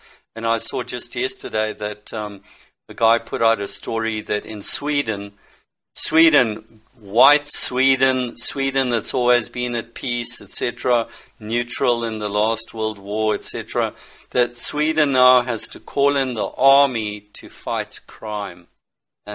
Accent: Zimbabwe; I can tell you from here in Africa, I grew up in Rhodesia, and we whites weren't many.

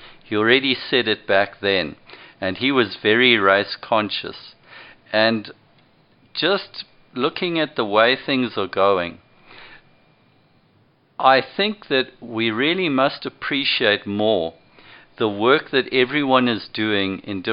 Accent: Zimbabwe; the time that I grew up in Rhodesia.

